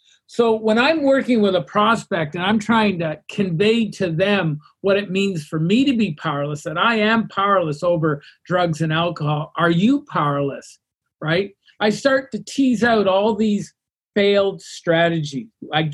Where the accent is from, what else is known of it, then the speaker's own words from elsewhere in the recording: Burlington, Ontario, Canada; also born or lived in Toronto; I moved from Toronto back to Burlington, my hometown